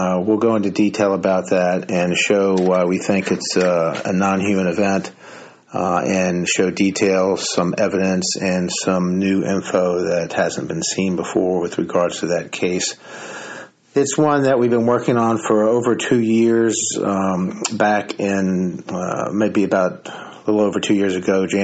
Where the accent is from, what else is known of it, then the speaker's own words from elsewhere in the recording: Richmond, Virginia, United States; I am the chief field investigator for MUFON in the state of Virginia, and I am originally from Richmond, Virginia.